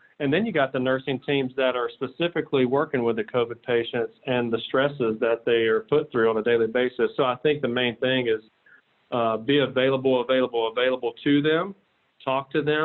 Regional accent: Florida, United States; But I come from Central Florida. I started my career over at Lake Wales Medical Center in Central Florida

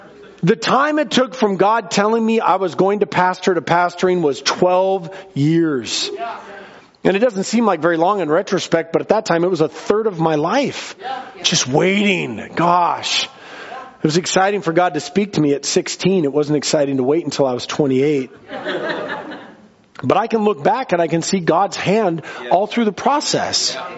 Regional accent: Seattle, Washington, United States; Me, I grew up in Seattle where the harvest was going down to the Safeway.

